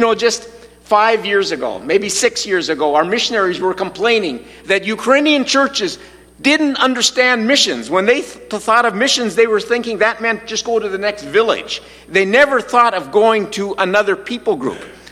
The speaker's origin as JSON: {"language": "English", "town": "Saskatoon", "region": "Saskatchewan", "country": "Canada", "said": "which of course is my team since I come from Saskatoon"}